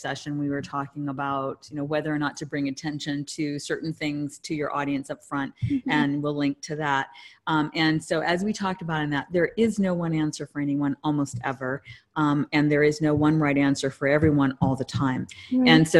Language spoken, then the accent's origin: English; Hawaii, United States; I grew up in Hawaii, so we used to ride him on the beach